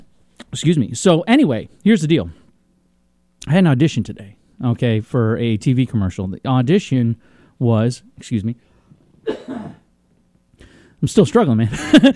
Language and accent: English; Vermont, United States; This is how growing up in Vermont helps you.